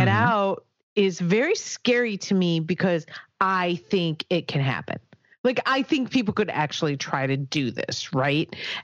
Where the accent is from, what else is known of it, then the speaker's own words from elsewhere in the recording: Midwest, United States; I'm from the Midwest.